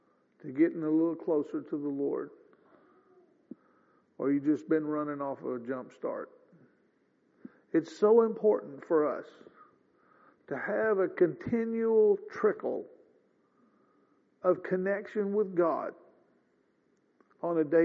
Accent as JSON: {"language": "English", "region": "Missouri", "country": "United States", "tie": "born there", "said": "And I said, got to show me. I was born in Missouri."}